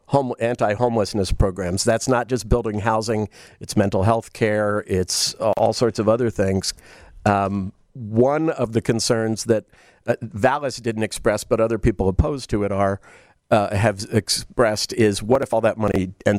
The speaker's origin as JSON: {"language": "English", "town": "Philadelphia", "region": "Pennsylvania", "country": "United States", "tie": "born there", "said": "I was born in Philadelphia, where there are a lot of stone houses, limestone houses that are 200-300 years old"}